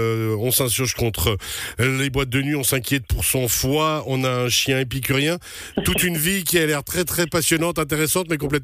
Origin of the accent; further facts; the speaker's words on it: Switzerland; Maintenant, chez nous, en Suisse